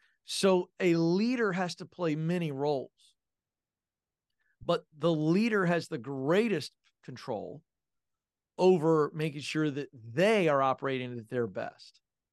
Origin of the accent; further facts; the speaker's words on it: the South, United States; I'm from the South. We say hi to everybody.